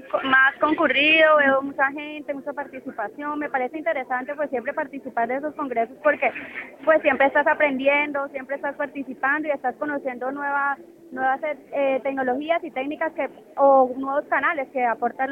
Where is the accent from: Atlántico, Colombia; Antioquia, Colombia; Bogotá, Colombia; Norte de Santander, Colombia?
Norte de Santander, Colombia; Cúcuta; mi tierra es una tierra fronteriza, también tiene mucha historia, es súper linda, la gente es súper cálida, súper amable. Tienen que venir a Colombia a conocer no solo mi tierra